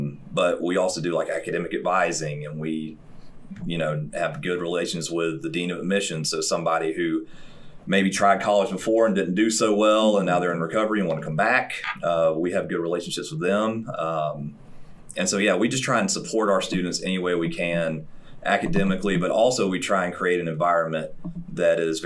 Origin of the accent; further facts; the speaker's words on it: Tuscaloosa, Alabama, United States; Yeah, so I am from Tuscaloosa.